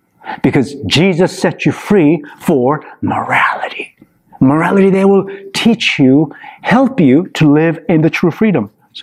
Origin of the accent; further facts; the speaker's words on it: Ann Arbor, Michigan, United States; We left Ann Arbor, Michigan, my hometown, Go Blue, and then about 30 minutes outside skirts of Chicago, we pulled in for gas.